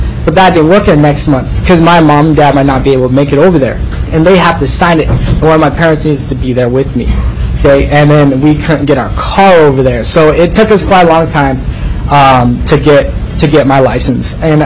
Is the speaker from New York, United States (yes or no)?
no; Hoonah, Alaska, United States; I'm from Hoonah. … I am from Hoonah.